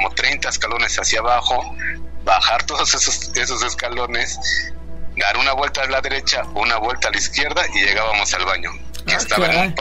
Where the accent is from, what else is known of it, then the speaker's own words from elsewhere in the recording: Puebla, Mexico; porque somos de Puebla